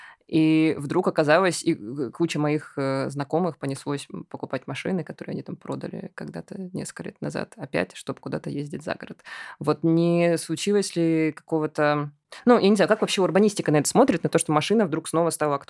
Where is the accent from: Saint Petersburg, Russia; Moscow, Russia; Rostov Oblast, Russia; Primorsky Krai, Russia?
Rostov Oblast, Russia; Rostov-on-Don; И я родилась и выросла в Ростове-на-Дону, это юг, и там тоже дикая проблема с пробками.